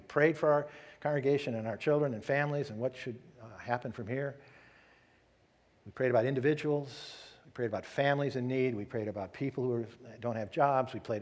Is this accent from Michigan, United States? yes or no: no; California, United States; born there; I was born in California, I like California, nothing against California.